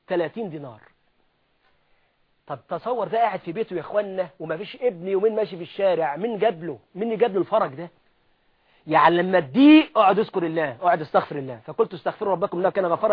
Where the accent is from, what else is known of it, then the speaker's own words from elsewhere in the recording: Egypt; ودي مشهورة جدا معروفة عندنا في مصر